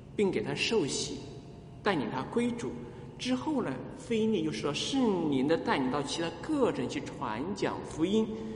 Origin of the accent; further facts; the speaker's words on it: China; 我们中国人，世界上除了以色列民以外的所有的民族，所有的人知道的福音